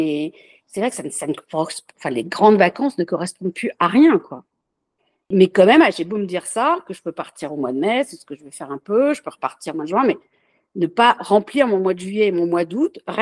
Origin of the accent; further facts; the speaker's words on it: Paris, Île-de-France, France; moi, je vis à Paris et je suis née à Paris